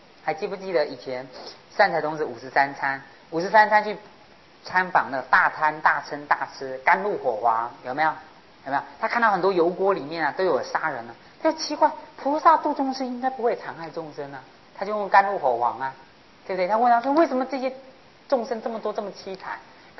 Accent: China; 我们中国人喜欢用百、用千、用亿，代表无量无边。

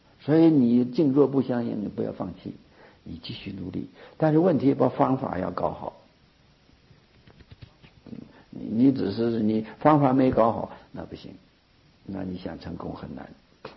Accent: China; 他我们中国人称他为圣人

